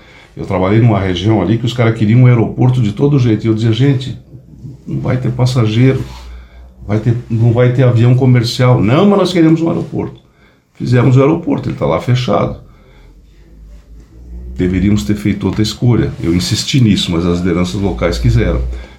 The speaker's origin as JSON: {"language": "Portuguese", "town": "Lages", "region": "Santa Catarina", "country": "Brazil", "said": "eu sou de Lages, eu moro em Lages."}